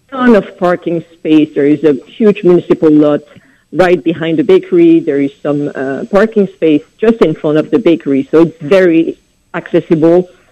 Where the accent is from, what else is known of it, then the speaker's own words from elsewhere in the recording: France; accent: French; So everything is very, very French, as you can tell by my accent.